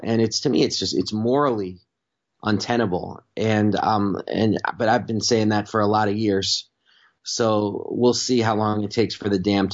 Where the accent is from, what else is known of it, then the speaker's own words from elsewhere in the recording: New York, United States; I'm from New York, so I'll talk about that all day.